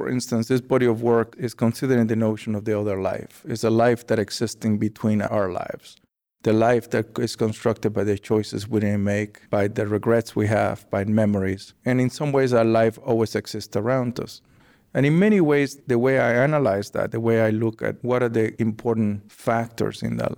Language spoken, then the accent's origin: English; United States; I feel that I am an American artist. I think that, you know, from Cuban descent and my family life and my emotional universe in some ways depends a lot on that upbringing, Cuban, Spanish, Puerto Rican. But ultimately, I'm an American artist. It's there that I came of age.